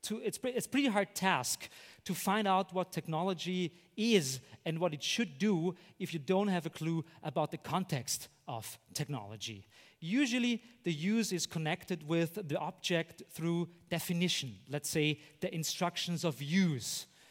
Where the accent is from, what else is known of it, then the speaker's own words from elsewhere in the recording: Austria; I'm from Austria.